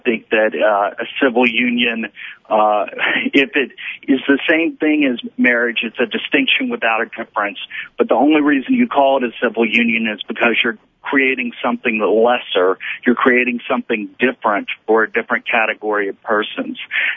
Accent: Deep South, United States; Well, I grew up in the Deep South, and I think that, you know, when you grow up there and you see particularly the continuing economic disparities between blacks and whites

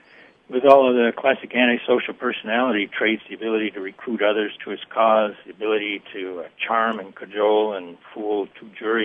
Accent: East Lansing, Michigan, United States; I grew up in East Lansing and went to school in Lansing there, so I listen to your radio station all the time.

